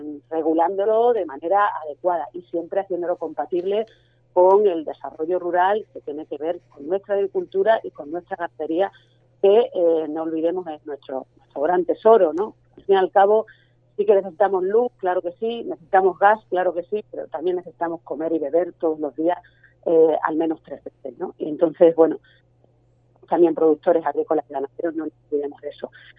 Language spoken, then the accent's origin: Spanish; Extremadura, Spain; porque vengo de aquí, como todo el mundo sabe, he defendido siempre Extremadura, he defendido la campiña, mi pueblo